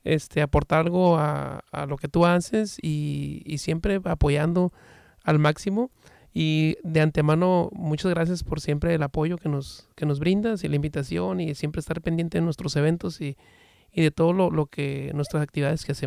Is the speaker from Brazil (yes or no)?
no; Tijuana, Baja California, Mexico; now in United States; Yo soy de Tijuana, Baja California, y ahí tuve la oportunidad yo de estar en un grupo de folclore por muchos años bailando.